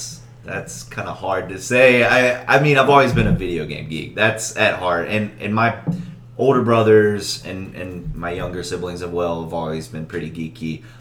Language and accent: English; Winston-Salem, North Carolina, United States; And I grew up in Winston-Salem area.